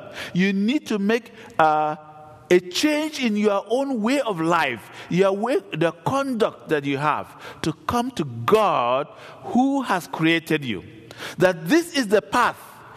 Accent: Nigeria; You see, the early missionaries, I'm from Nigeria, the early missionaries brought the gospel.

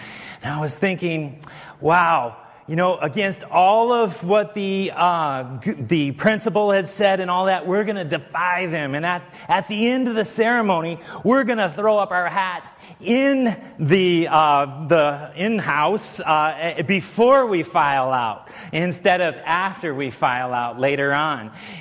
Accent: Florida, United States; I grew up in Southwest Florida, and he's representative there.

